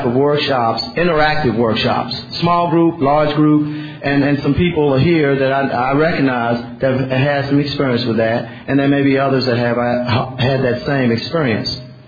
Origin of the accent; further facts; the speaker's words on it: Raleigh, North Carolina, United States; I'm from Raleigh, North Carolina.